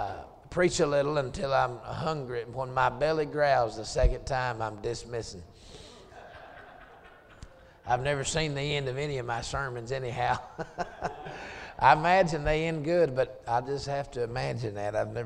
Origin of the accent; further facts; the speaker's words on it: Georgia, United States; I'm not a Cajun, I'm a Georgian.